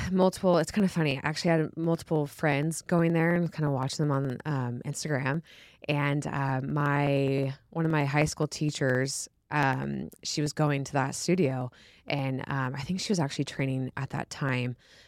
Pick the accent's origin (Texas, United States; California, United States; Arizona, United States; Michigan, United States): California, United States; Yeah, about myself, I come from Northern California.